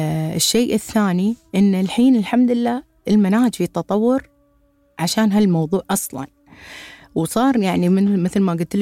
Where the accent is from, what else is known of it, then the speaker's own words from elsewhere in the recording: United Arab Emirates; accent: Emirati; لهجتنا الاماراتيه